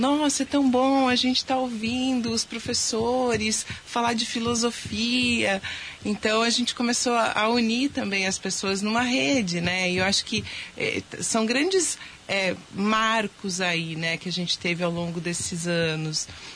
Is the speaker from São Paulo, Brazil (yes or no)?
yes; Capivari, São Paulo, Brazil; moved away as an adult; Capivari é minha cidade, né? Sou nascida lá. É, me formei em São Paulo, saí de Capivari quando eu estava começando faculdade, né? Que aí eu fui pro fazer Mackenzie em São Paulo.